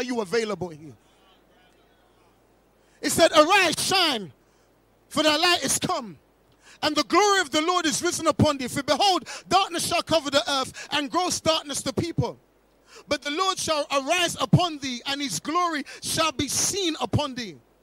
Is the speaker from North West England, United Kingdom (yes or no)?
no; London, United Kingdom; I grew up in South London, so I know a lot about cops and robbers.